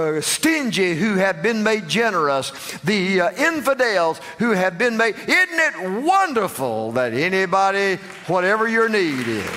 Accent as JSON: {"language": "English", "region": "Georgia", "country": "United States", "tie": "born there", "said": "I was born over in Carroll County, Georgia. Now, you don't have to be born in Carroll County to go to heaven, but you ought to go through there one time just to be sure."}